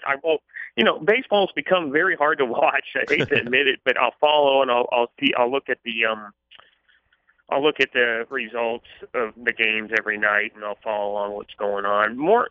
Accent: Louisville, Kentucky, United States; I follow both programs, but I am born and raised in Louisville, and I'm not afraid to admit that I'm more of a Louisville Cardinal fan than basketball.

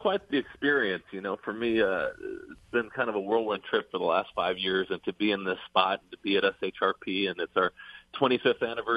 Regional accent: California, United States; I grew up in Southern California, so I would sneak out to Hollywood Park pretty often.

